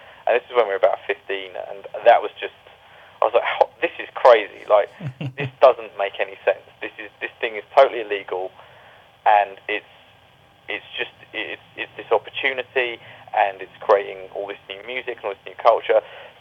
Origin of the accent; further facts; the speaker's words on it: London, United Kingdom; I grew up in London, as you said